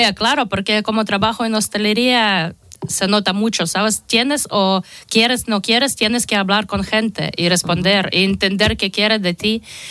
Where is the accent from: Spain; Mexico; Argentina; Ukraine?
Ukraine; Kharkiv, Kharkiv Oblast; Spanish is a second language; De Kharkiv.